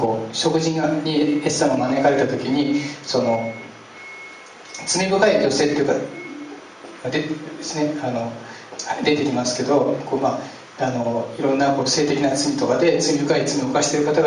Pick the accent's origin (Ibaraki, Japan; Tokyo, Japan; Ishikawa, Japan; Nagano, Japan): Nagano, Japan; 私の田舎はですね、長野県なんですけど、ちょうどですねこう、海なし県でもあってですね、海がないんですけど、こう、本州の真ん中辺にあるんで